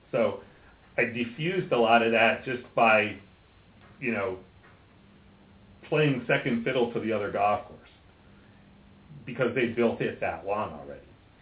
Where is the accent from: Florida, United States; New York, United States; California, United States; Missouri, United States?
New York, United States; I mean, I grew up outside of New York, and I've spent a lot of time around Shinnecock Hills and the National Golf Links